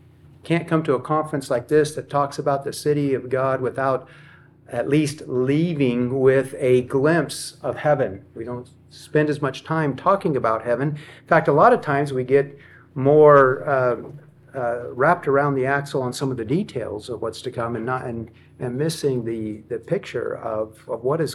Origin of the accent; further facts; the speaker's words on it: Los Alamos, New Mexico, United States; I was born in Los Alamos, New Mexico. It's a little town way up in the mountains of northern New Mexico. Had a laboratory there.